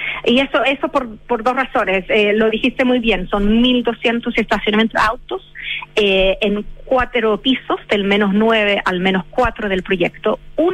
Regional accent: England, United Kingdom; Spanish is a second language; Soy inglesa.

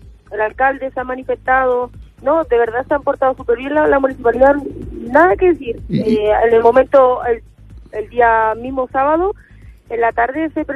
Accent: Ñuñoa, Santiago Metropolitan, Chile; born there; yo nací en Ñuñoa

